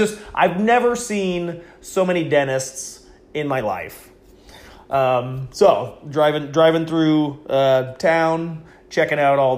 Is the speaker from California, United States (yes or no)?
no; Iowa, United States; You know, I'm from Iowa and, you know, I'm just taking a trip on the train.